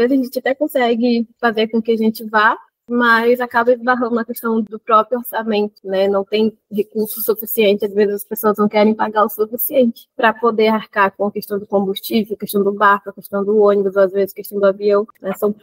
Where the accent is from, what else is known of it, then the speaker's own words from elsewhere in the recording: Roraima, Brazil; eu sou do povo apichana, eu sou do estado de Roraima, da comunidade indígena Tuaru da Cabeceira, da terra indígena Tuaru também. Eu sou uma mulher indígena